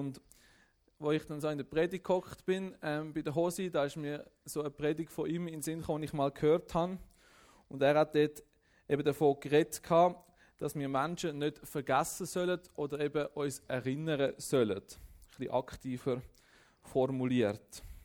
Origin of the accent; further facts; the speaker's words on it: Gossau, Zurich, Switzerland; im Zürich Oberland, wo ich aufgewachsen bin, habe dort so ein bisschen eine geistliche Heimat gefunden